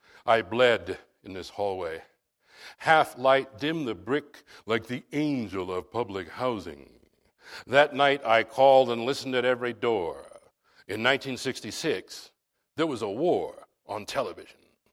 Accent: Brooklyn, New York, United States; When I was a kid growing up in Brooklyn in the 60s, everybody thought we brought the cockroaches with us.

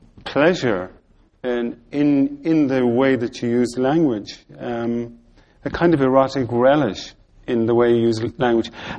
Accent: Munster, Ireland; I grew up in Tipperary

